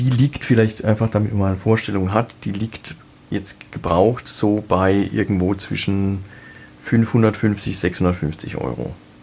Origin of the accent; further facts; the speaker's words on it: Baden-Württemberg, Germany; accent: Baden; Aber als Badener hat man, normalerweise sagt man, als Badener eher so bl und d.